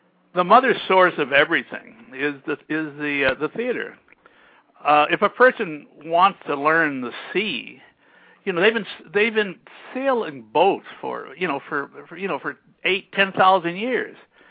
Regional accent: Vermont, United States; And I hadn't heard proper speech, you know, with only one ear, the whole thing growing up in Vermont.

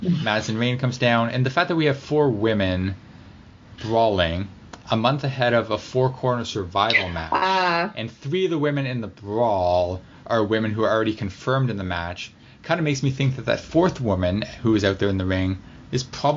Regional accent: Toronto, Ontario, Canada; Karen Q versus Toronto's Caitlin Diamond. I'm not familiar with Caitlin, although she's from my hometown.

